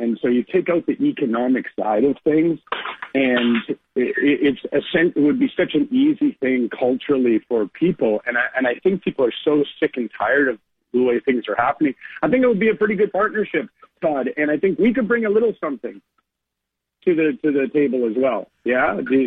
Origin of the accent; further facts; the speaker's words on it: Vancouver, British Columbia, Canada; I am a real, true Canadian. You can probably tell from the way that I talk, slightly different than you guys.